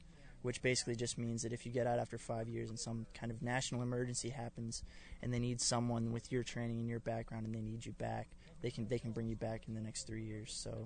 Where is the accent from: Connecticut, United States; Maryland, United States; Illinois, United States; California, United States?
Connecticut, United States; I'm from Connecticut, and, you know, I mean, it's the north, but, I mean, it still gets dark at night there